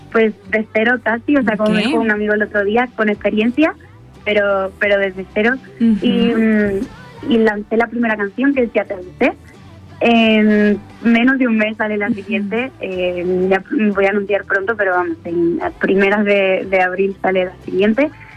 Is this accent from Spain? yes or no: yes; Jaén, Andalusia, Spain; Yo soy de Jaén, de Andalucía, en España